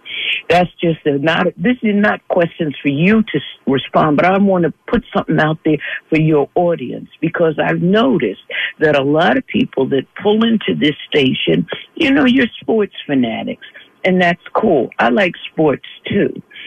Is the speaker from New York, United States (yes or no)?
yes; New York, United States; When I was growing up in New York, I'm in my 60s.